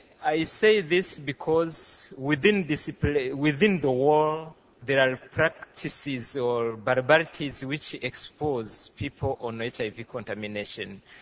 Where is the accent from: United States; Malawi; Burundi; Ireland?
Burundi; first language French; English is a second language; moved away; also born or lived in Tanzania; I am going to try to speak in English, but you are going to excuse me because my first language is not English, but French. As she said, I am a Burundian from, I am Burundian, and I used to be a refugee since 1996 in the western of Tanzania.